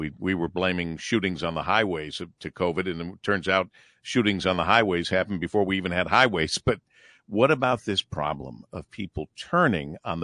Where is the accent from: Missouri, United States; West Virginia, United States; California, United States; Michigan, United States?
Michigan, United States; Monroe; Growing up in Monroe, Michigan, I knew a lot of people who were volunteers at the hospital.